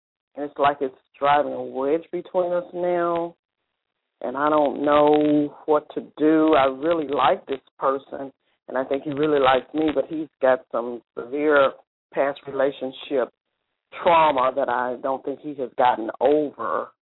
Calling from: Tennessee, United States; I'm calling from Tennessee.

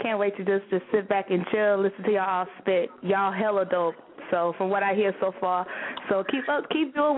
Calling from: Tampa, Florida, United States; I am calling from Tampa, Florida, 813, repping all day, every day.

